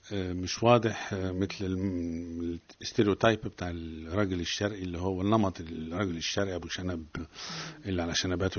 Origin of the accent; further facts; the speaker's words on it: Egypt; أولا أنا مصري، فأنا حبيت أكلم الناس بشكل مصري